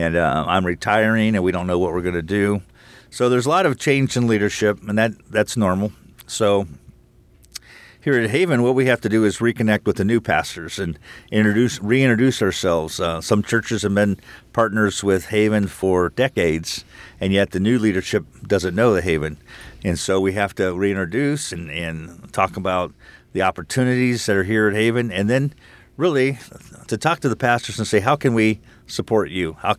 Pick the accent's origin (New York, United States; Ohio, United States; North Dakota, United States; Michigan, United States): Ohio, United States; Louisville; also born or lived in California; I grew up in the area. I grew up in Louisville, actually, and went to Bible College in Springfield, Missouri. And from there, went to California, 10 years